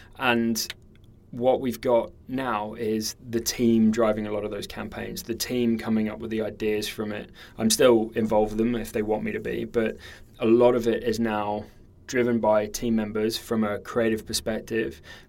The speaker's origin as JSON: {"language": "English", "country": "New Zealand", "tie": "born or raised there", "said": "So I grew up in New Zealand"}